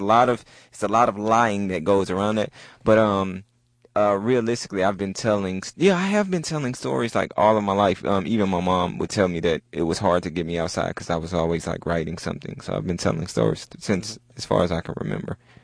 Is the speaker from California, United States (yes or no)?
no; Houston, Texas, United States; I am originally from here, Houston, Texas, Fifth Ward, Texas, specifically, and Trinity Gordon Chevy, that area.